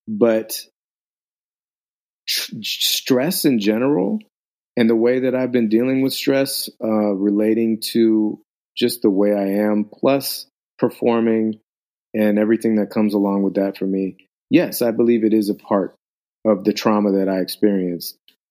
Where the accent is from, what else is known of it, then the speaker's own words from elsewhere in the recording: Los Angeles, California, United States; oh, I grew up in Echo Park.